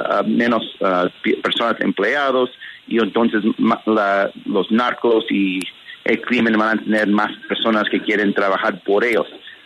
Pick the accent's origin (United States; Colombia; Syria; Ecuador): United States; nosotros como americanos, norteamericanos, estamos aquí